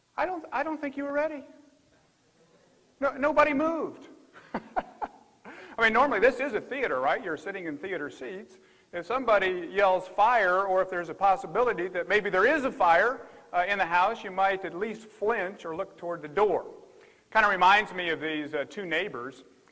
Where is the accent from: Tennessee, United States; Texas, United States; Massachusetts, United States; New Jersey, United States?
Tennessee, United States; Memphis; And I do come from the South. I'm from Memphis, Tennessee, so it's okay to say amen.